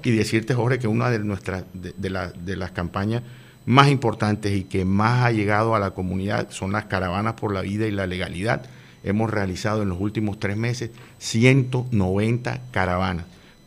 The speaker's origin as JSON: {"language": "Spanish", "town": "Barranquilla", "region": "Atlántico", "country": "Colombia", "said": "lo importante que es para nosotros como costeños, como barranquilleros, el 7 acá en Barranquilla"}